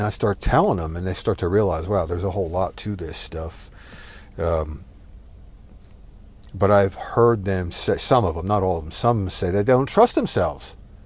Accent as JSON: {"language": "English", "region": "New Jersey", "country": "United States", "tie": "born or raised there", "said": "so it's different here than it is like where I grew up in New Jersey."}